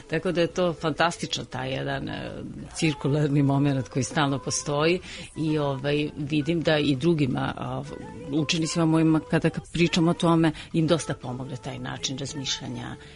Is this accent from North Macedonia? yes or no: no; Valjevo, Šumadija and Western Serbia, Serbia; born or raised there